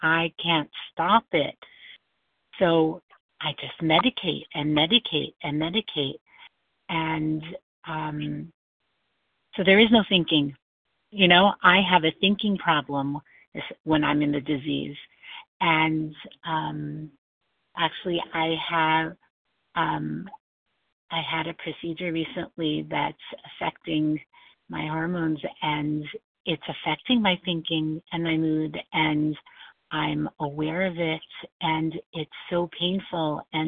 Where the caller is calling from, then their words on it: New York, United States; calling from New York.